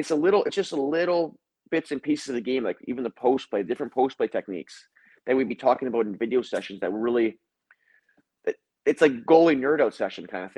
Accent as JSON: {"language": "English", "country": "Canada", "said": "because I'm Canadian as well."}